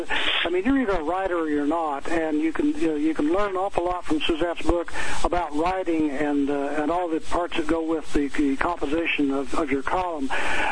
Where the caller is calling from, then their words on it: Madison, Virginia, United States; I'm calling from Madison, Virginia.